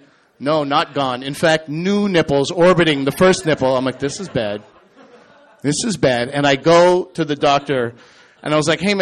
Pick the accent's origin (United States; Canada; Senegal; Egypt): Canada; New Brunswick; born there; I was born in New Brunswick.